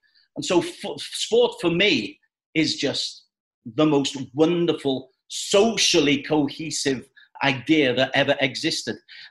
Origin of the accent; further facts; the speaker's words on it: Liverpool, North West England, United Kingdom; There's a big Scottish community in Liverpool. We regard ourselves largely as British rather than English. We call ourselves the capital of Ireland, Scotland and Wales